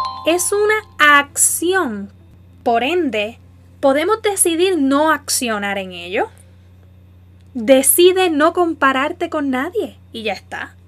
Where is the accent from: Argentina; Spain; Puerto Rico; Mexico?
Puerto Rico; Orocovis; orocoveña puertorriqueña